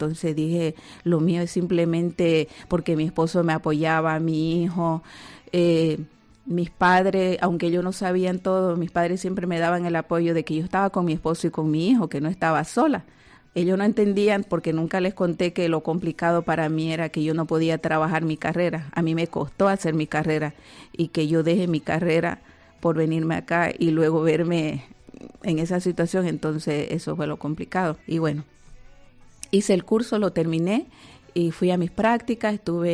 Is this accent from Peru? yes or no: no; Bolivia; moved away as an adult; Yo vengo de Bolivia, yo era maestra en mi país.